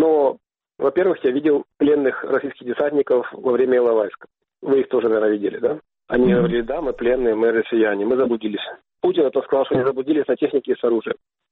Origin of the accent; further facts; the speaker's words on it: Kyiv, Ukraine; Дело в том, что я родился и вырос в Киеве, в Украине